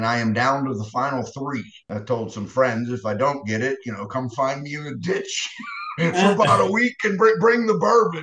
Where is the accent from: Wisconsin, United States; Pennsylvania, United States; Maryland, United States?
Pennsylvania, United States; Pittsburgh; moved away as an adult; also born or lived in Washington, D.C.; I grew up in Pittsburgh, Pennsylvania, very blue collar, kind of humble upbringing.